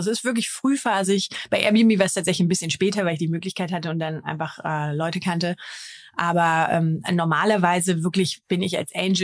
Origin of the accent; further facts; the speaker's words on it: Germany; Kannst ja als Deutscher, kommst du nicht so einfach an coole US-Firmen und kannst da rein investieren